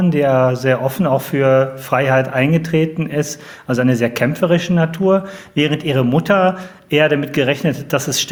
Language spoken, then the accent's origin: German; Germany